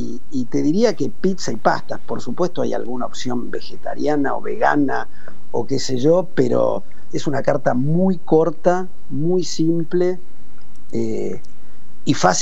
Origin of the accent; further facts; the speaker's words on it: Argentina; No, pero soy argentino